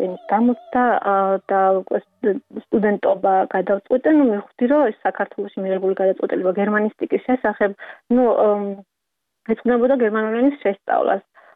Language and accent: Georgian; Khoni, Imereti, Georgia; moved away as an adult; also born or lived in Tbilisi; მე უკვე სკოლა დავამთავრე, ხონის რაიონში დავამთავრე სკოლა, შემდეგ წავედი თბილისში სასწავლებლად გერმანისტიკაზე